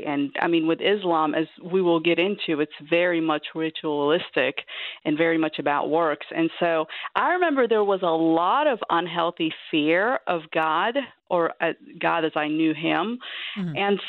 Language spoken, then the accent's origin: English; Casablanca, Casablanca-Settat, Morocco; Yes. So Casablanca is very industrial. And what I remember mainly about growing up in Morocco is, you know, I was the baby in a family of five siblings, and I was born and raised into an Islamic household.